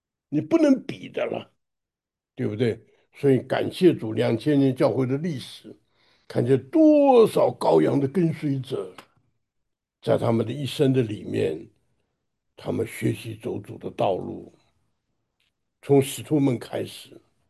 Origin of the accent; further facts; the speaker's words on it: China; 我们中国人常讲"不鸣不平则鸣"，对不对？